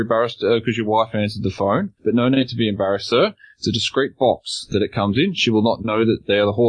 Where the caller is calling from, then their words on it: Western Australia, Australia; We're calling from Western Australia.